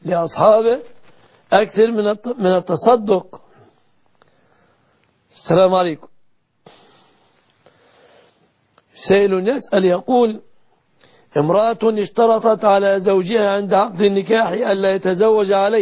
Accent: Egypt; بلادنا مصر

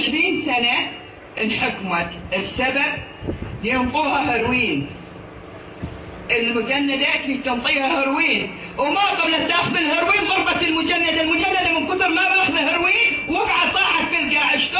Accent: Mosul, Nineveh, Iraq; فقلت له اني بنت الحدباء، اني بنت الموصل، اني بنت مدينة الانبياء.

